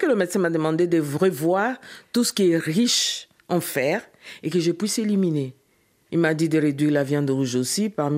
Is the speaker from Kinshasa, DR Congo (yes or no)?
yes; Kinshasa, DR Congo; Et le légume de chez moi, les pondous, moi je suis du Congo-Kinshasa